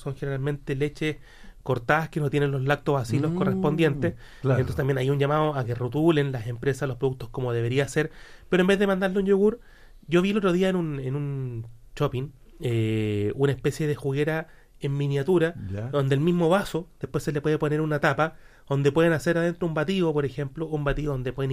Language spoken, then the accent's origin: Spanish; Chile; los chilenos somos gozadores, igual somos buenos para comer.